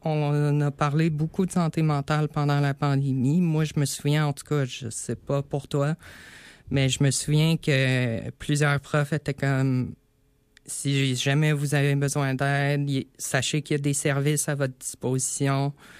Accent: Quebec, Canada; Moi, je viens de l'Outaouais

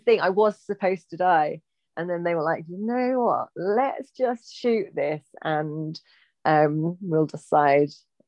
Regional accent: East of England, United Kingdom; I didn't grow up in London. I grew up in Norfolk, which is, out in the countryside.

